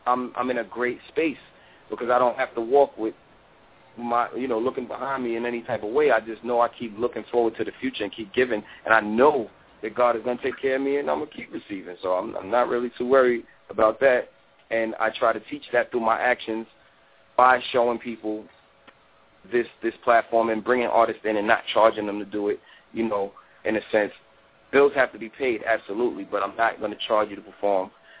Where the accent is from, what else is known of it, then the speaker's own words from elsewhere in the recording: New York, United States; I'm from New York by way of Queens and Brooklyn.